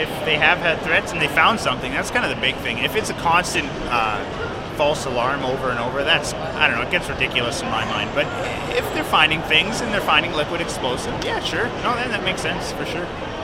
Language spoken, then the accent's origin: English; Canada; I'm from Canada